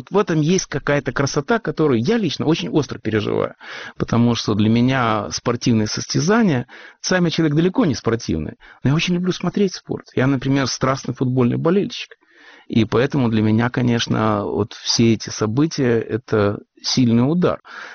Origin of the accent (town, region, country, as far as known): Russia; accent: Russian; now in Canada